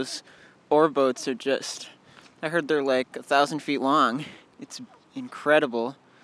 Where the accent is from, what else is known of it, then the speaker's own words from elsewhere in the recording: Omaha, Nebraska, United States; we're from Omaha.